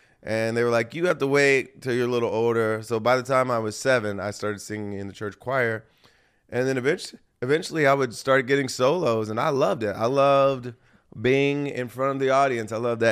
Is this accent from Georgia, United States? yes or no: no; Springfield, Ohio, United States; I'm from Springfield, Ohio.